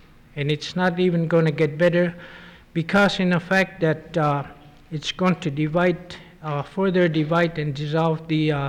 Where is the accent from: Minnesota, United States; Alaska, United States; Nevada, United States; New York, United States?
Alaska, United States; Guihluk; Mr. Thomas Berger … I'm from Guihluk.